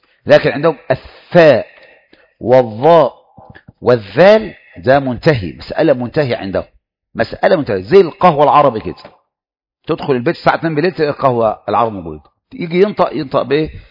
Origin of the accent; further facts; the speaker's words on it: Egypt; عندنا كمصريين